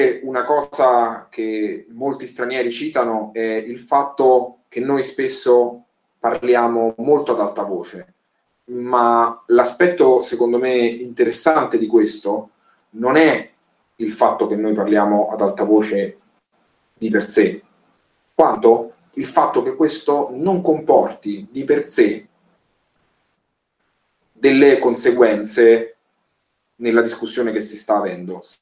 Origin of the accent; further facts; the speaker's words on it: Rome, Lazio, Italy; accent: Roman; Vengo da una famiglia colta e quindi non parlo esclusivamente il dialetto di Roma, detto romanesco o romanaccio, ma ho un accento che al di fuori di Roma viene riconosciuto immediatamente in Italia, soprattutto al nord.